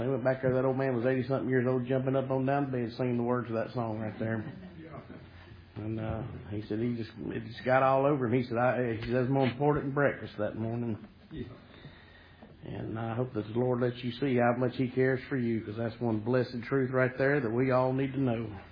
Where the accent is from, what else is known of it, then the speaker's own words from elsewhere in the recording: the South, United States; now I'm a Southerner. Some of y'all are not born down here, but I have.